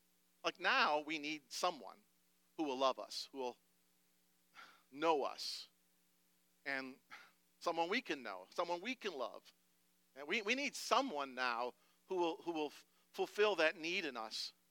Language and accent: English; Wisconsin, United States; My home church that I grew up in Wisconsin, it closed a long time ago.